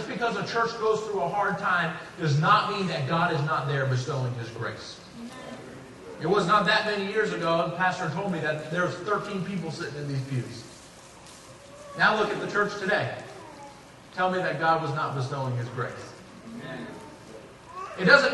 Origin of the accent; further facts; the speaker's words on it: California, United States; Do not hold that against me, but I'm from California.